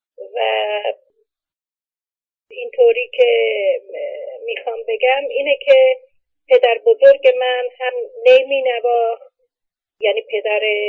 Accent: Tehran, Tehran Province, Iran; also born or lived in Tabriz; من در تبریز دلاورخیز متولد شدم و تا دو سه سالگی در اونجا بودم، چون بعدا مادر و پدرم از هم جدا شدن و من تحت سرپرستی عمم به تهران آمدم

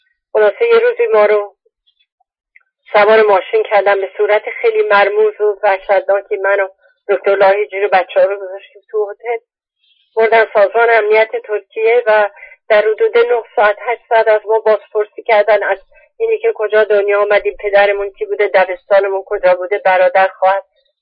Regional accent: Iran; born there; moved away; ما دو بار در زندگی دنیا آمدیم، یه بار در ایران بود با انسانهای دیگری، با فرهنگ دیگری، با تاریخ دیگری، با زبان دیگری،

